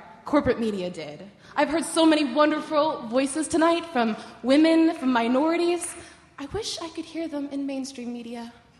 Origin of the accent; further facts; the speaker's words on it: United States; I'm 20 years old, I'm from the Tri-Cities, and as a citizen of this nation